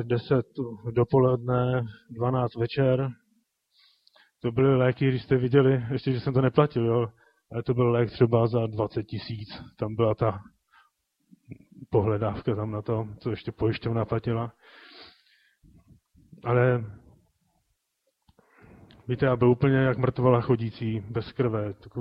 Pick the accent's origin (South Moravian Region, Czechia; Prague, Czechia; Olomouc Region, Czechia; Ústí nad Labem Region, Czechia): Ústí nad Labem Region, Czechia; Teplice; já pocházím z Teplic ze severu, jak je Teplice, Dubí a tady to území.